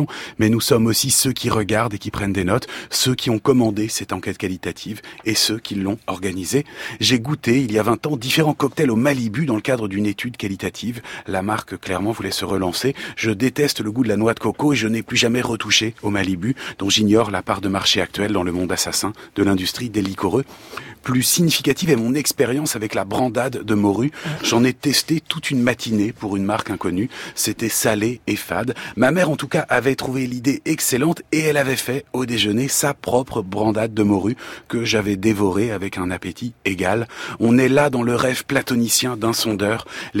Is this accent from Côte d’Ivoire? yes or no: no; France; En tant que Français